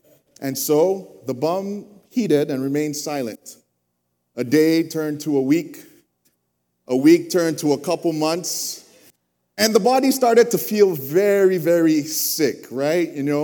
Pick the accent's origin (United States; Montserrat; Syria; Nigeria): Nigeria; as a Nigerian growing up in Nigeria